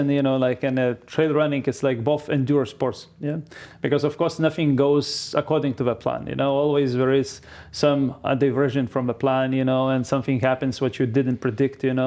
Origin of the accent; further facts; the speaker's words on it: Lithuania; I'm from Lithuania, so we don't have a mountain.